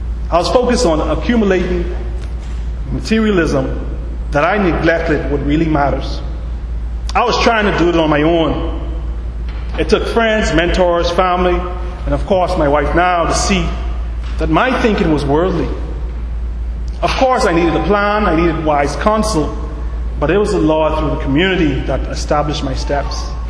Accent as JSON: {"language": "English", "town": "Abaco", "country": "Bahamas", "tie": "born or raised there", "said": "growing up in Abaco in a community of the mud."}